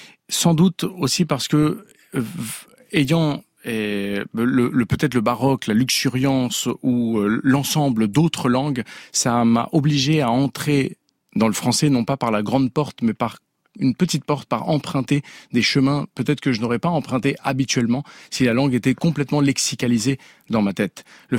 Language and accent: French; Santiago, Santiago Metropolitan Region, Chile; first language Spanish; French is a second language; also born or lived in France; étant chilien, santiaguino. Donc fatalement, l'espagnol a été ma première langue.